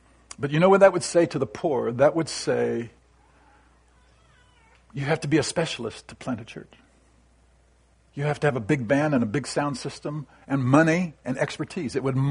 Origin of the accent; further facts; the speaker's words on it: United States; I would say one of our strengths in America is we are initiative-taking.